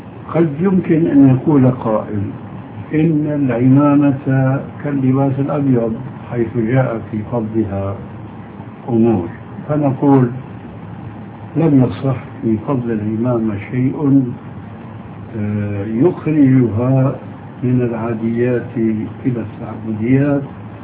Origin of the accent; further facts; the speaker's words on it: Syria; المقصود عندنا في سوريا مثلا يسمونه الشاروخ أو يسمونه الصندل